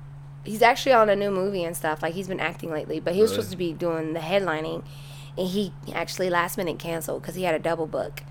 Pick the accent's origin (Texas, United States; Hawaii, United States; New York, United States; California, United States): Texas, United States; also born or lived in Missouri; I've been here since I was four.